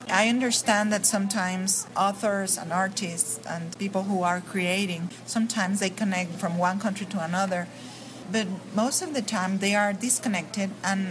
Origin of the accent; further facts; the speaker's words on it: Mexico; English is a second language; now in Houston, United States; You know, I'm originally from Mexico, but 15 years ago we moved to Houston, my family and myself.